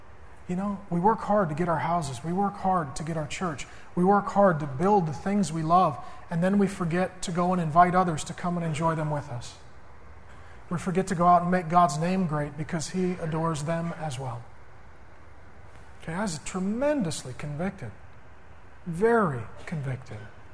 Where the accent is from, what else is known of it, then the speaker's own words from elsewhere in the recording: North Dakota, United States; You're from Fiji. I'm from North Dakota. We're not the same cultural group.